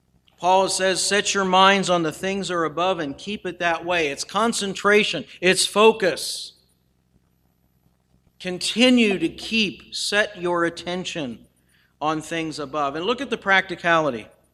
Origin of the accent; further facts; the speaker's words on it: United States; I thank God I'm an American.